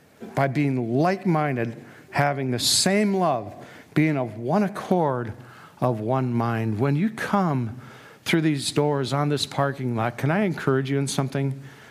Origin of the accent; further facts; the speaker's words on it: Minneapolis, Minnesota, United States; Aside from the fact that I come from North Minneapolis and you come from the country.